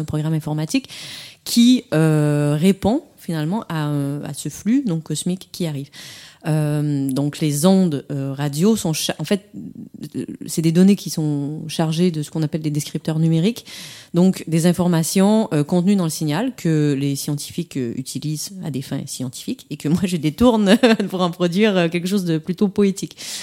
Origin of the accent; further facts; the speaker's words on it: Canada; on l'aura compris, je suis canadienne